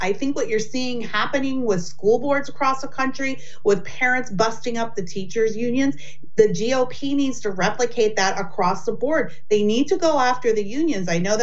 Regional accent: United States; I have lived in several over the course of my years as an American.

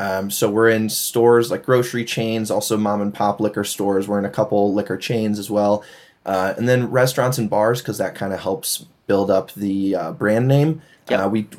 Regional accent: Glenview, Illinois, United States; I'm from Glenview, Illinois, which is just outside of Chicago.

